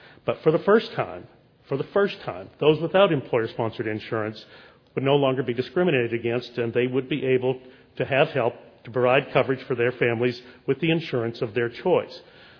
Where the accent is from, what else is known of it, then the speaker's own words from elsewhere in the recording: Washington, United States; So I'm from Washington.